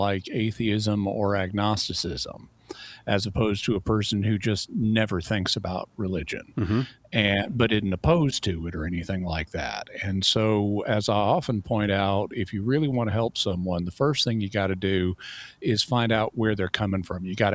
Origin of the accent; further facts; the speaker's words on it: Arkansas, United States; Well, you know, even though I'm from Arkansas, I can quote Oklahoma